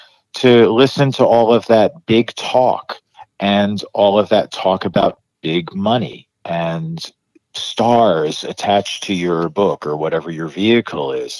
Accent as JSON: {"language": "English", "town": "Yonkers", "region": "New York", "country": "United States", "tie": "born or raised there", "also_born_or_lived": "Manhattan", "said": "Well, I was born in Manhattan, as I am proud to say, but I was adopted, and so I didn't grow up in Manhattan. I grew up directly north of Manhattan in the town of Yonkers, New York, in Westchester."}